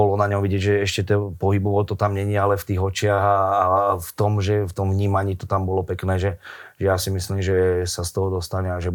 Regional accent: Nitra, Nitra Region, Slovakia; Ale tak ja som z Nitry, mám k tomu vzťah

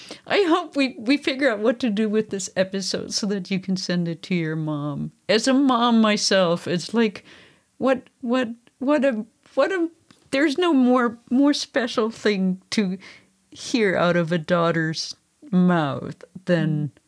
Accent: Germany; that's something that I did not get growing up in Germany.

